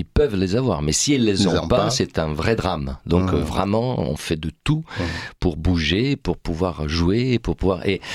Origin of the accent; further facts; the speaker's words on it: Italy; French is a second language; now in France; moi, je suis italien et j'ai commencé le théâtre en Italie.